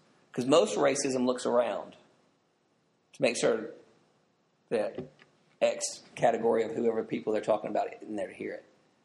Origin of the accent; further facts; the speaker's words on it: Decatur, Alabama, United States; I grew up in Decatur. And when I grew up here, there were three Jewish families in Decatur. The reason I knew that is all three of our families drove to Huntsville to go to Temple.